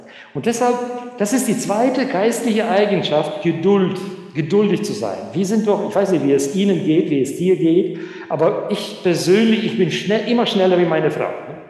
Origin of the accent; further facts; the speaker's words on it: Germany; Wir als Deutsche, wir sind schon komplex, oder?